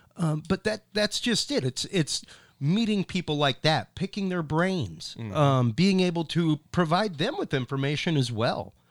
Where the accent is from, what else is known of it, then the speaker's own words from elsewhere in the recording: Houston, Texas, United States; Houston originally.